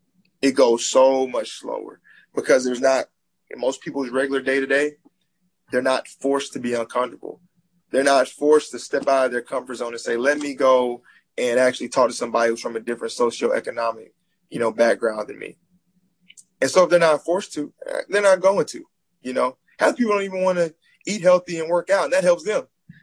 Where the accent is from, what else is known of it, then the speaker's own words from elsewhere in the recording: Alabama, United States; most of my friends who are white growing up in Alabama.